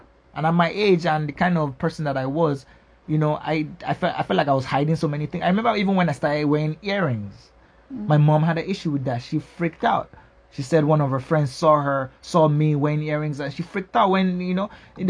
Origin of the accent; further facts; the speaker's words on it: England, United Kingdom; moved away as an adult; I grew up sort of in England, you know? Then I came here when I was like 23, 24.